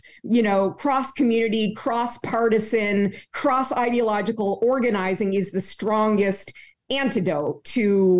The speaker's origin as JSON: {"language": "English", "region": "Vermont", "country": "United States", "tie": "born or raised there", "lives_now": "New York, United States"}